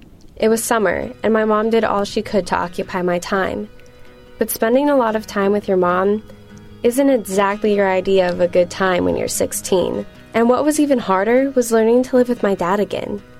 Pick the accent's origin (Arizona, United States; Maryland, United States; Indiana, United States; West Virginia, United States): Arizona, United States; Glendale; When I was a kid, growing up in Glendale, Arizona, his job was going really well.